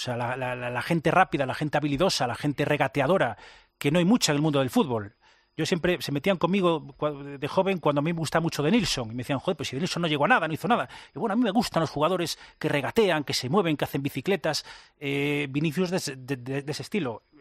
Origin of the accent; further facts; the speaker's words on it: Vigo, Galicia, Spain; O sea, yo soy un apasionado del fútbol. Soy de Vigo.